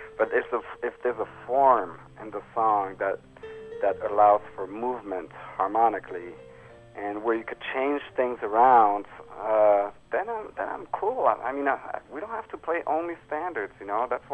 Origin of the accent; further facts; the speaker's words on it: Paris, Île-de-France, France; Well, see, for me, you know, I grew up in Paris.